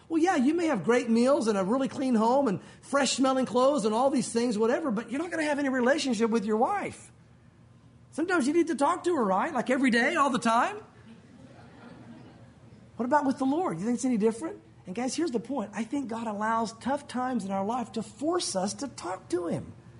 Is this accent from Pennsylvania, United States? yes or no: no; Tennessee, United States; also born or lived in Santa Fe; Now, I grew up in Tennessee, but we lived out west in Santa Fe for several years.